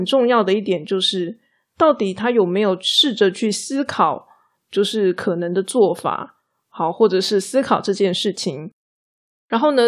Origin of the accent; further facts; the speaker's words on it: Taiwan; 我们台湾人呢，很容易就会觉得自己不够努力，不够尽心尽力这样子。